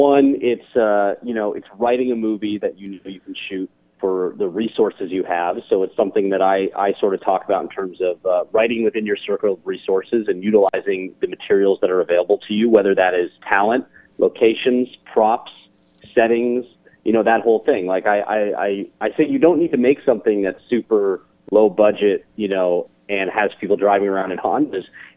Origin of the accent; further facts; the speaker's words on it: Seattle, Washington, United States; now in New York City, United States; I am not a native New Yorker. I'm originally from Seattle, and ended up at Fordham University in New York City.